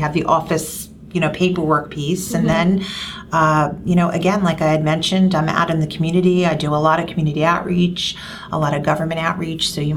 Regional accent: New Jersey, United States; born there; I live right here in Mercer County. I was born in Mercer County

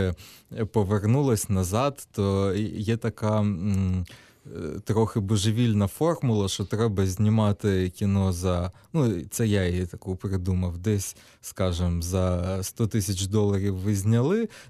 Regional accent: Kherson, Kherson Oblast, Ukraine; born there; А я народився в Херсоні, тепер розмовляю вільно і спокійно українською мовою. Повертаюсь в Херсон.

